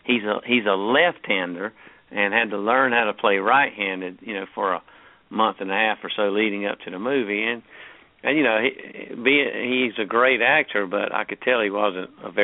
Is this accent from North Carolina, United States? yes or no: no; Savannah, Georgia, United States; I'm from Savannah and they shot it there